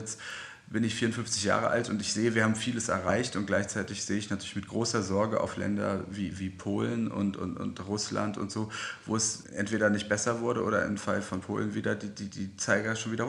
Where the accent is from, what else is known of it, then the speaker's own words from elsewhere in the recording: Braunschweig, Lower Saxony, Germany; moved away as an adult; now in Berlin, Germany; ich bin ja Wessi, ich bin aus Braunschweig in den Friedrichshain gezogen.